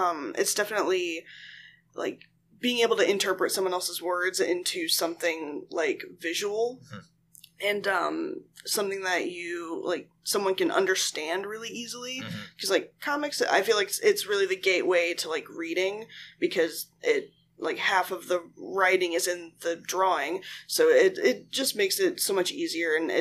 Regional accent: Indiana, United States; because, you know, I'm from Indiana, and it's quite a ways to the West Coast.

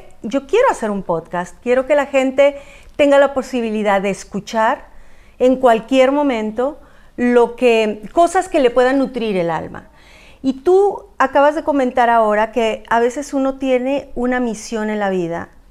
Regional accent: Mexico; A pesar de que yo soy mexicana, tú eres ecuatoriana, nos conocimos en Miami

